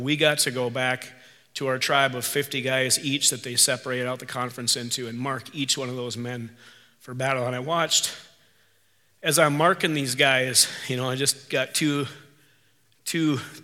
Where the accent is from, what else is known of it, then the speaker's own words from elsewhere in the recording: North Dakota, United States; also born or lived in Wisconsin; And yes, I know I'm from North Dakota. I did live in Wisconsin for a while, so I can start a saw, cut a tree down.